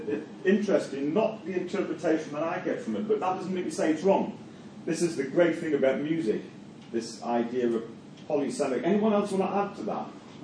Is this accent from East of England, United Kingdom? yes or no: no; Newcastle, North East England, United Kingdom; If anyone can tell where I'm from, via my accent, Newcastle. I'm from Newcastle.